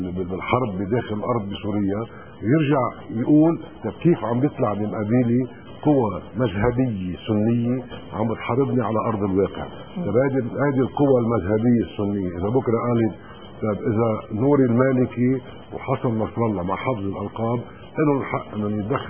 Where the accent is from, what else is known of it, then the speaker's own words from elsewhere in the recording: Lebanon; وعلينا كلبنانيين رهائن ان نحن نتحمل مسؤولية